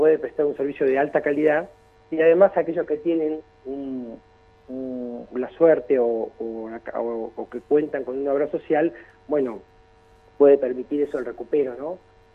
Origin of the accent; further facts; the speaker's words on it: Bariloche, Río Negro, Argentina; en nuestros barrios en Bariloche, yo soy de Bariloche